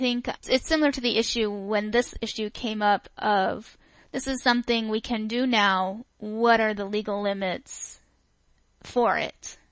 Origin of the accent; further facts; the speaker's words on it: Nebraska, United States; I grew up in Nebraska and also lived there during a portion of being an adult.